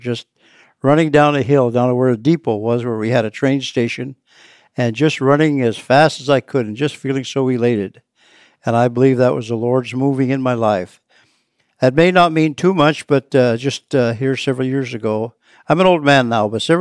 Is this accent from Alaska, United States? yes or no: yes; Cordova, Alaska, United States; born there; I was born in Cordova, Alaska. Actually, I've been called a hamburger Aleut.